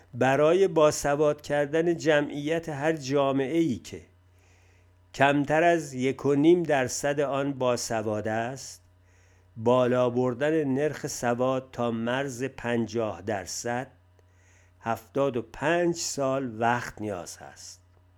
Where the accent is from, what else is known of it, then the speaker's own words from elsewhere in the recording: Iran; هدف من ترقی هرچه بیشتر ایران بود و می‌خواستم آنچه از نظر سیاسی، اجتماعی و اقتصادی میسر است برای وطنم فراهم شود